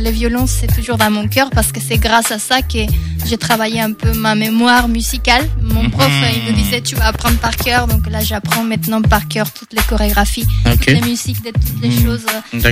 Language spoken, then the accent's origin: French; Cochabamba, Bolivia; c'est justement quand j'étais dans mon pays d'origine, qui est la Bolivie. Je suis née à Cochabamba.